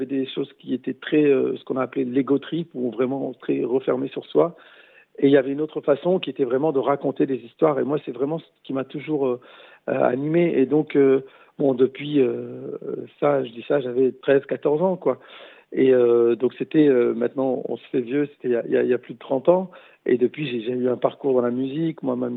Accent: Roubaix, Hauts-de-France, France; Bah, moi, je suis né, j'ai grandi à Roubaix

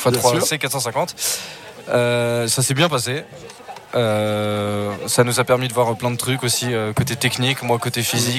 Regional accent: Sallanches, Auvergne-Rhône-Alpes, France; born there; now in Nancy, France; jusqu'à la ville là où je suis né, donc à Sallanches, en Haute-Savoie.

